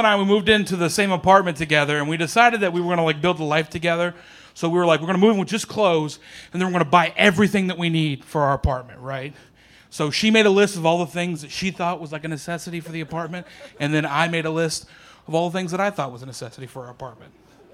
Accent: Oklahoma, United States; also born or lived in New York City; now in Nashville, United States; Because, like I said, I grew up in Oklahoma. I've lived near the Bronx in New York City. And I've lived a lot of different places.

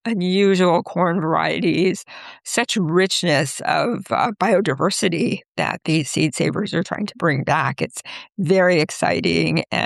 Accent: California, United States; I grew up in Southern California.

